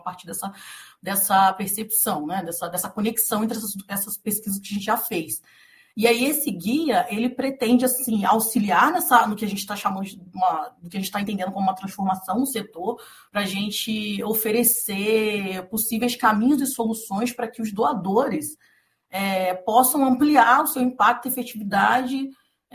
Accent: Pinheiral, Rio de Janeiro, Brazil; Eu falo aqui de Pinheiral, que é uma cidade do interior do estado do Rio de Janeiro, uma periferia rural onde eu nasci e fui criada.

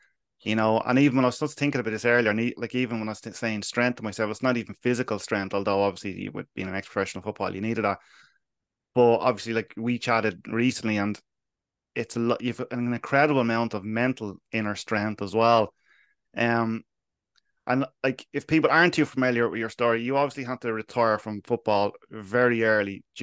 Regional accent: Dublin, Leinster, Ireland; growing up in Dublin, like myself

